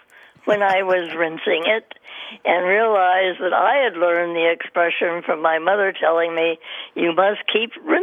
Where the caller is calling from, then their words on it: Miami, Florida, United States; I'm calling you from Miami.